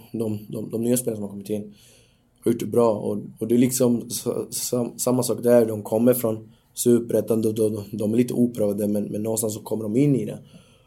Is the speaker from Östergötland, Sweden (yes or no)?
yes; Norrköping, Östergötland, Sweden; Jag är från Norrköping, det är min stad.